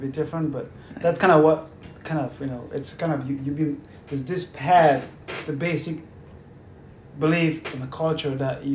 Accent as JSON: {"language": "English", "region": "Connecticut", "country": "United States", "said": "Hello, we are from Connecticut. We're here in Delaware for a weekend."}